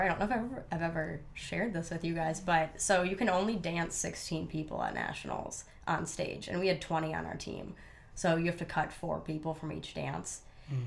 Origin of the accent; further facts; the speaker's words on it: Stillwater, Minnesota, United States; Yep, grew up, born and raised in Minnesota. Went to a really small high school.